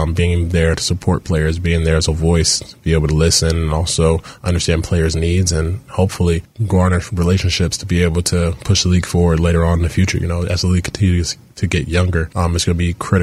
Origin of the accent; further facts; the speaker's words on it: Charlotte, North Carolina, United States; Yeah, it's a different feeling because I'm a guy from Charlotte. So I've seen it from when I was a kid, seeing the organization